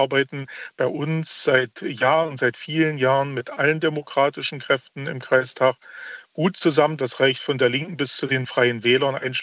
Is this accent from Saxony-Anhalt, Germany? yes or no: yes; Saxony-Anhalt, Germany; Ich komme ja aus Sachsen-Anhalt.